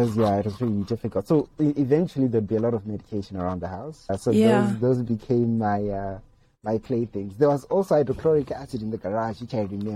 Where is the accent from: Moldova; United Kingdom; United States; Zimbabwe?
Zimbabwe; Gweru, Midlands; because I grew up in Gweru.